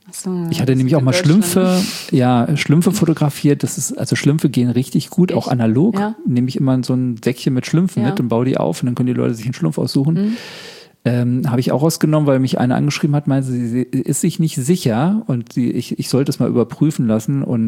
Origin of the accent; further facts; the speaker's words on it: Berlin, Germany; born there; Also ich bin in Berlin geboren und wollte, glaube, ich brauche mal in Berlin. Aber ich bin kein richtiger Städter.